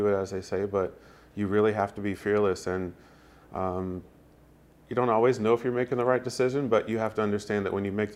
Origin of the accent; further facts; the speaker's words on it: Alabama, United States; now in Maryland, United States; Spent a year over in Korea and originally from Alabama. So I grew up in Alabama.